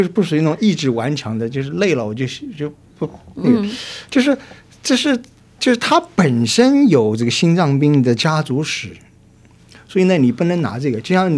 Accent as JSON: {"language": "Chinese", "country": "China", "said": "我们中国人"}